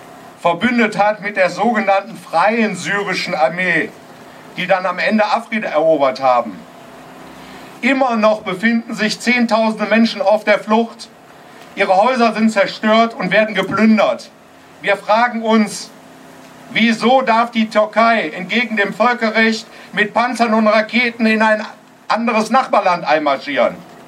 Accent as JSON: {"language": "German", "town": "Duisburg", "region": "North Rhine-Westphalia", "country": "Germany", "said": "Ich komme aus Duisburg, ich kann nur bestätigen"}